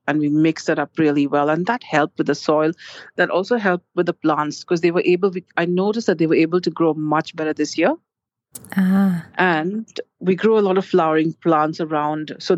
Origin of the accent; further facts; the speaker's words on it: Mumbai, Maharashtra, India; I'm originally from Bombay. So for me, I'm used to tropical plants.